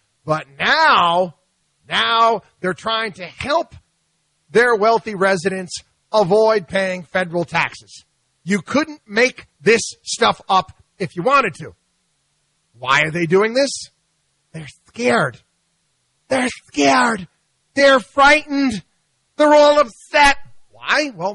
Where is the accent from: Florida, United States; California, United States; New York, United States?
New York, United States; Albany; Again, I grew up in Albany, New York. And there's a state office building every 5 feet.